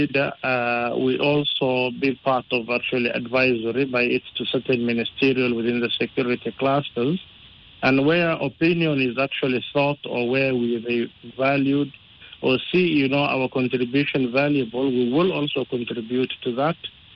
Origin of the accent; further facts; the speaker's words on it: Somalia; And this is something I myself come under when I was asked, where are you from? And then you say Somalia.